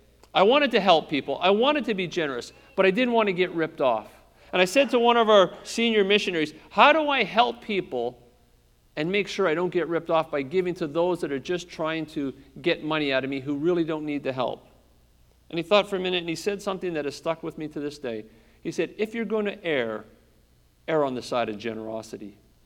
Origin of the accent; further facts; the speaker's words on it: Toronto, Ontario, Canada; See, I grew up in Toronto.